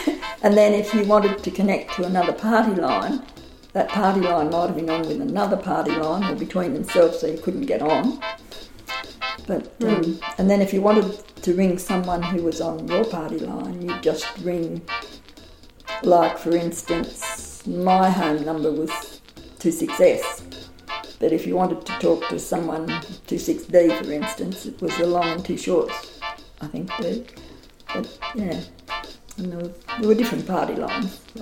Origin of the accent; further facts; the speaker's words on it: Walgett, New South Wales, Australia; born there; I was born in Walgett.